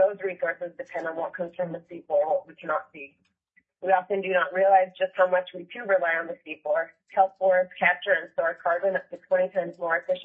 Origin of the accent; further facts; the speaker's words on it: Unalakleet, Alaska, United States; I was raised in Unalakleet on the Norton Sound, where I currently reside with my daughter, my family, commercial and subsistence fishers